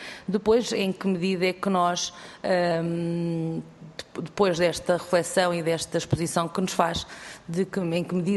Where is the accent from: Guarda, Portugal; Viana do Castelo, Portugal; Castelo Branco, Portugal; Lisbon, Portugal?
Castelo Branco, Portugal; eu sou do distrito de Castelo Branco, e, portanto, a Idenha é ali muito próxima e está no distrito de Castelo Branco